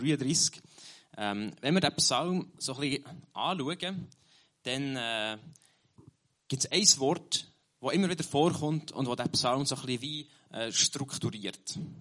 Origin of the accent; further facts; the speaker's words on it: Bern, Switzerland; als jemand aus dem Berner Oberland